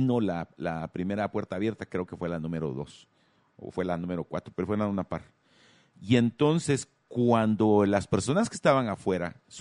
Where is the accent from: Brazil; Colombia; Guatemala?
Guatemala; Y así somos los chapines.